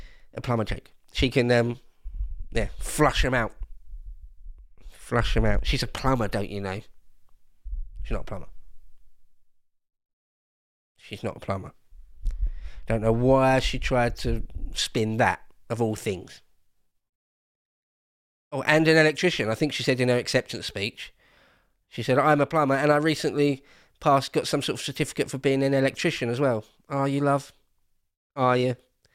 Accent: London, United Kingdom; Well, being a Londoner myself, I'm really more of an Essex boy.

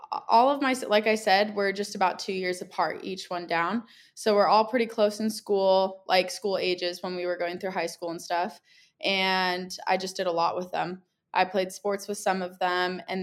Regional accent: Carlsbad, California, United States; I grew up in Carlsbad, California, and I'm the oldest of five siblings.

